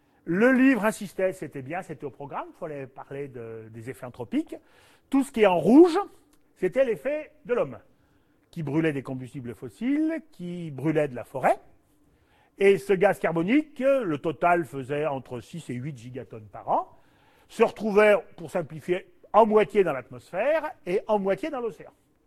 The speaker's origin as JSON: {"language": "French", "region": "Auvergne-Rhône-Alpes", "country": "France", "said": "comme je dis, moi je suis un Auvergnat."}